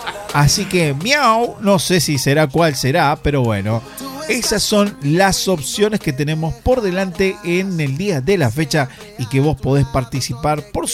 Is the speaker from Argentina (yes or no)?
yes; Santa Fe, Argentina; now in Córdoba, Argentina; Y ahí es donde vuelvo a decir, no, soy de provincia de Santa Fe, amigo. Soy santafesino.